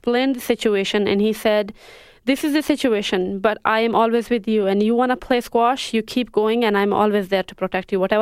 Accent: Waziristan, Khyber Pakhtunkhwa, Pakistan; And I come from Waziristan, which is the hub of Taliban, and Waziristan means the land of Wazir people.

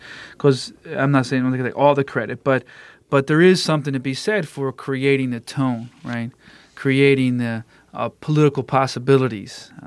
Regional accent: Downingtown, Pennsylvania, United States; I grew up in Downingtown, Pennsylvania, which is a small mill town. Make a lot of paper in there. They call them the paper towners or mill town.

